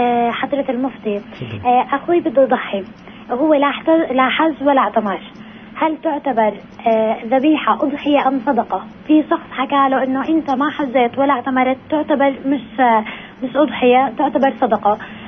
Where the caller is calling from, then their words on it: Nablus, West Bank, Palestine; من نابلس.